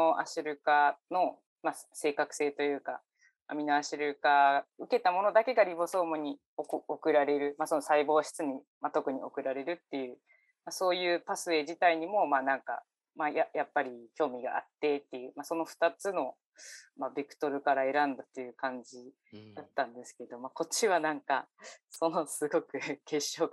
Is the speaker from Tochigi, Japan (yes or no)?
yes; Utsunomiya, Tochigi, Japan; 宇都宮出身なんです、